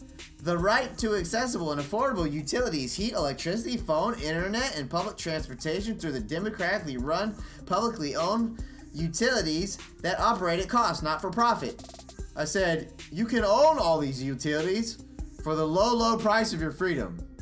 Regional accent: Texas, United States; Must be because I'm from Texas.

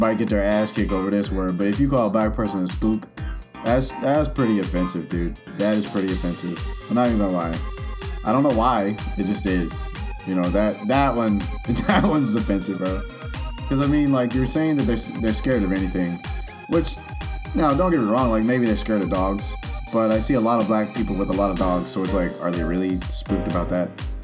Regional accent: Texas, United States; I grew up in Texas where, I guess I'm just going to have to let this one fly

